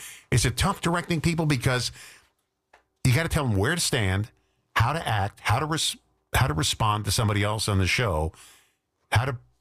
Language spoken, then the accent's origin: English; New York City, New York, United States; I mean, I grew up in New York City going to Broadway shows.